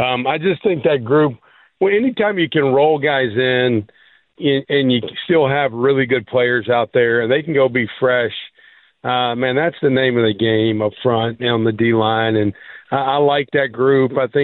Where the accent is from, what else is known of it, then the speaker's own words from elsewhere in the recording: the South, United States; We're from the South. My mom and dad both grew up in Jackson, Mississippi.